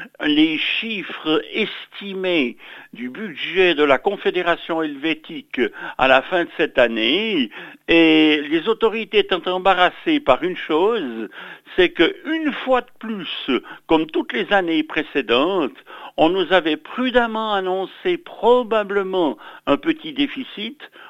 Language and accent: French; Switzerland; même si en tant que Suisse nous ne faisons pas partie de l'Union européenne